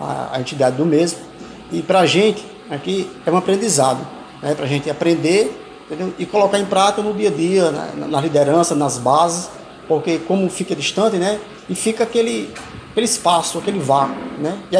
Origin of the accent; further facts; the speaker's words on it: São Francisco, Paraíba, Brazil; Que nós viemos de São Francisco, do Alto Sertão Paraibano